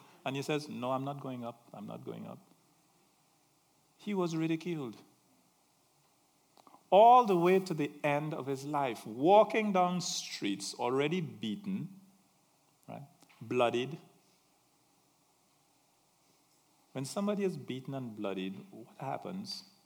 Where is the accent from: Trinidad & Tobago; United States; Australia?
Trinidad & Tobago; Santa Cruz, San Juan–Laventille; I'm from Cantaro Village, Santa Cruz, in this small spot on the earth called Trinidad, which happens to be the center of the universe anyway, right?